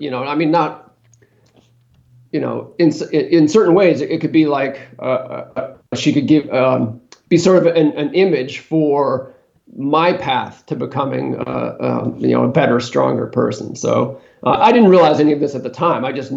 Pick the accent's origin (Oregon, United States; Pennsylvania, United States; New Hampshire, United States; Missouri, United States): New Hampshire, United States; So I grew up in New Hampshire. I went to college in the Philadelphia area, and then I moved to California, to San Francisco specifically, to pursue a writing career.